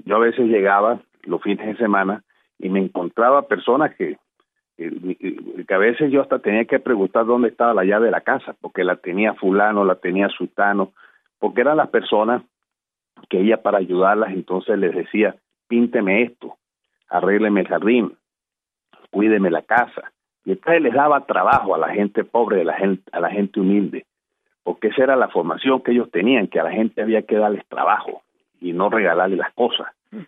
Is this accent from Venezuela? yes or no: yes; Venezuela; lo que tenemos que defender como venezolanos